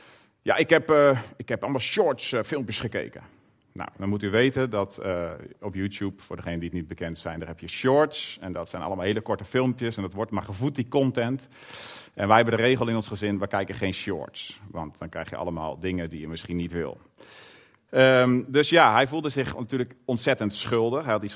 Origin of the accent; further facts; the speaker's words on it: Scherpenzeel, Gelderland, Netherlands; now in Zuid-Limburg, Netherlands; Wij komen oorspronkelijk van de Veluwe. Van Scherpenzeel, bij Barneveld, Veenendaal, daar in die konterijen.